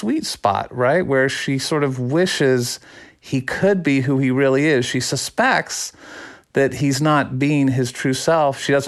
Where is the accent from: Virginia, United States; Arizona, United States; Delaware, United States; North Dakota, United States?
Arizona, United States; Phoenix; I grew up in Phoenix, Arizona, so I didn't see a lot of shows live